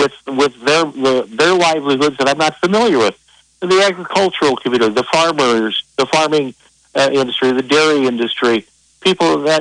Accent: Wisconsin, United States; there's so many great people in the state of Wisconsin. This is my home state, and I make no bones about it. Yes, I've lived in other states

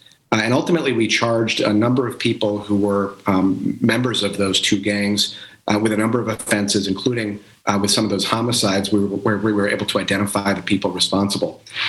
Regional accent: Oshkosh, Wisconsin, United States; also born or lived in Fond du Lac, United States; In terms of me, I grew up in Oshkosh and Fond du Lac.

